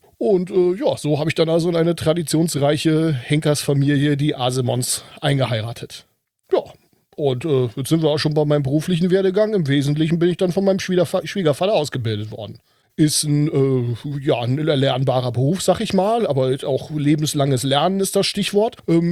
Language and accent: German; Fellerfurt, Germany; ich komme hier aus einem kleinen Kaff in der Nähe von Dornheim. Fellerfurt heißt das, kennt wahrscheinlich keiner, das macht ja nichts. Ja, und ich bin da als Sohn eines Abdeckers geboren.